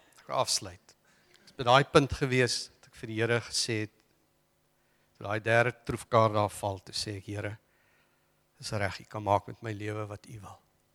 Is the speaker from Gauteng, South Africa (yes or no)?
yes; Pretoria, Gauteng, South Africa; Het ek 'n beroep Pretoria toe, waar ek vandaan kom